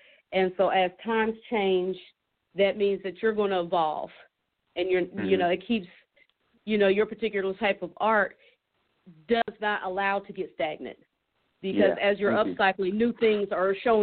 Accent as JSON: {"language": "English", "town": "Dayton", "region": "Ohio", "country": "United States", "tie": "born or raised there", "said": "being born and bred in Dayton, you know, I know that, you know, Dayton struggles sometimes"}